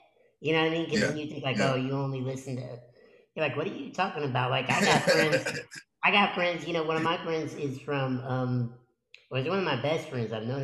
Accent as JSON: {"language": "English", "region": "Illinois", "country": "United States", "tie": "born or raised there", "said": "By the way, we're some Midwest boys. I grew up in Illinois."}